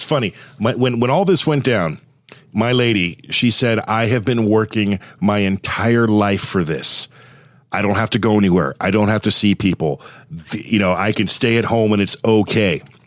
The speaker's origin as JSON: {"language": "English", "town": "Thousand Oaks", "region": "California", "country": "United States", "tie": "born or raised there", "said": "I grew up in Thousand Oaks, California."}